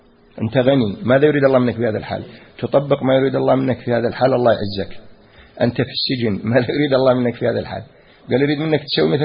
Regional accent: Iraq; الكذب بالمحكمة حلال عندنا بالعراق مفهوم

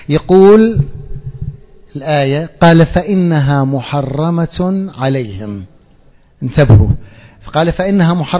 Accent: Deir ez-Zor, Deir ez-Zor Governorate, Syria; التشيع في وادي الفرات بلدي دير الزور

